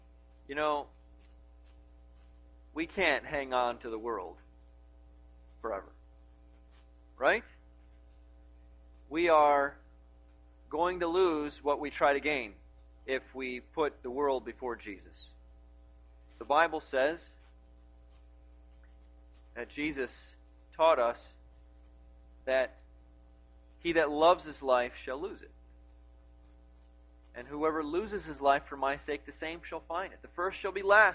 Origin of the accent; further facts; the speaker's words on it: Chicago, Illinois, United States; now in Wichita, United States; It's a privilege to be in Wichita, Kansas. I was raised in the Chicago area. And when I first came to Kansas, after I got through the initial shock of seeing almost nobody compared to Chicago, I wanted to get right back to Chicago.